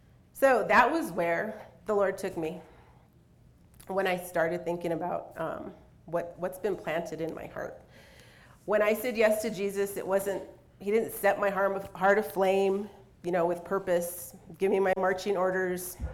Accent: California, United States; I was born in California, raised in the San Fernando Valley.

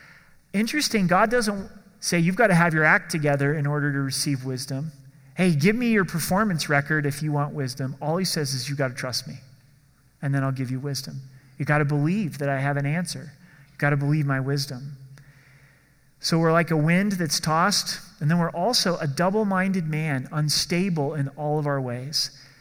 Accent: Oregon, United States; I grew up in Oregon, and the Oregon coast, there's some intense storms that come upon the Pacific in that area.

